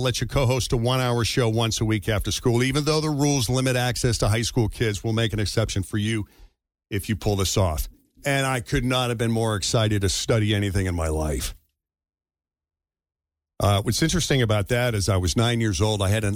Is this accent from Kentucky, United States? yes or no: no; Massachusetts, United States; And I was very lucky because my hometown's public high school just outside Boston had a 10-watt educational student-run radio station